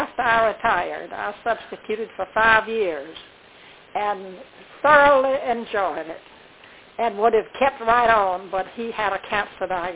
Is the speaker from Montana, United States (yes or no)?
no; Manning, South Carolina, United States; I taught 2 years in my hometown of Manning, South Carolina.